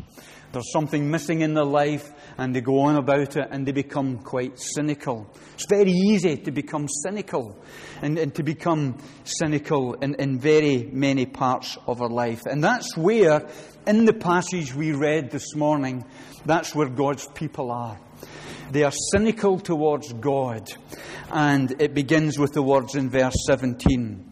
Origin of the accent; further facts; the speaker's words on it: Scotland, United Kingdom; The Scots, I come from Scotland, if you haven't guessed, are usually quite a sarcastic bunch.